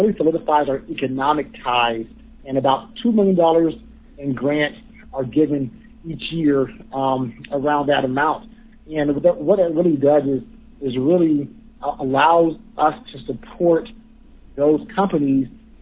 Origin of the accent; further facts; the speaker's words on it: Florida, United States; being born and raised in Florida and my time in Israel living